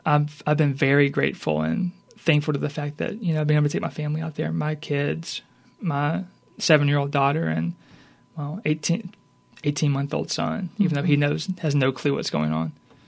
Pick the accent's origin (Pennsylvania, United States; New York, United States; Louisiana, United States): Louisiana, United States; You know, growing up in North Louisiana, you always hear that things are different down here, and you don't necessarily realize it until you move down here.